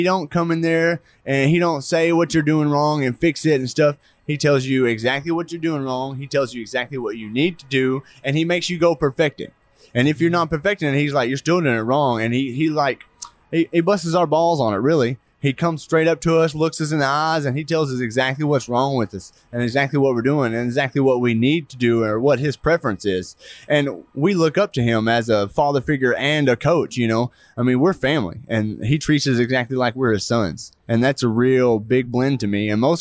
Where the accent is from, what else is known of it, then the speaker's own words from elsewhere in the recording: Arkansas, United States; just the fact that I'm from Arkansas, I come from a logging background. I'm pretty much a nobody here, you know